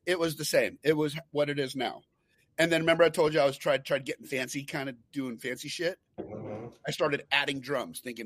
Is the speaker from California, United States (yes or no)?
yes; Glendale, California, United States; Glendale, California.